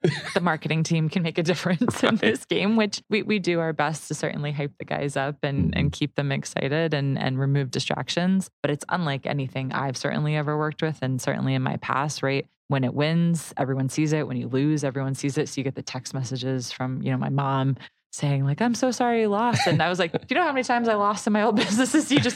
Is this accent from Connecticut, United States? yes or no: yes; Connecticut, United States; I grew up in Connecticut. So I'm from the East Coast. I went to school out in Ohio.